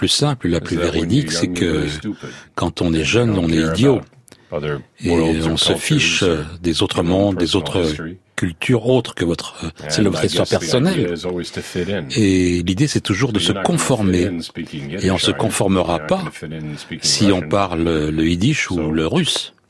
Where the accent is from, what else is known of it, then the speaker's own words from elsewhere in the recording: United States; Quand je dis que je suis américain, ce que je veux dire, c'est que je viens des traditions du pays telles qu'il est aujourd'hui.